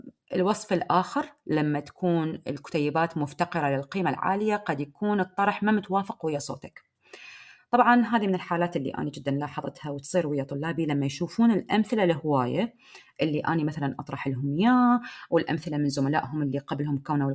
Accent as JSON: {"language": "Arabic", "country": "Iraq", "accent": "Iraqi", "said": "اليوم انا دا احكي وياك، دا احكي بلهجتي العراقيه، دا احكي وياك ضمن تسلسل معين"}